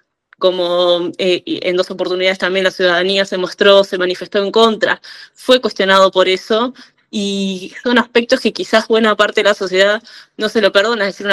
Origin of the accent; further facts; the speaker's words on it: Tacuarembó, Uruguay; yo soy de Tacuarembó, una ciudad a 500, 400 kilómetros al norte del país.